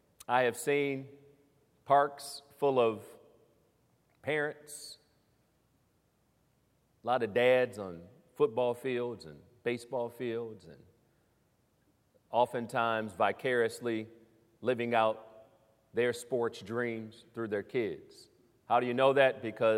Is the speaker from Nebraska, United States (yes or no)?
yes; Lincoln, Nebraska, United States; born there; I was born in Lincoln, Nebraska.